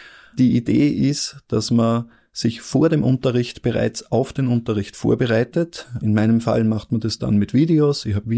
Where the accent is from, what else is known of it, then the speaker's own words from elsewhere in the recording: Upper Austria, Austria; now in Graz, Austria; Ursprünglich komme ich aus Oberösterreich. Man erkennt es vielleicht noch ein bisschen am Akzent, bin aber schon seit über 10 Jahren in Graz und eigentlich Wahlsteirer, könnte man sagen.